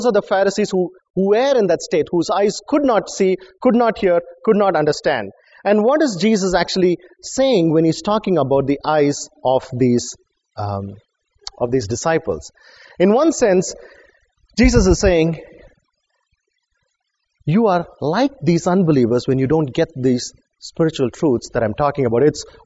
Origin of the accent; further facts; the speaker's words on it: India; I come from India. Some of you are probably Italian.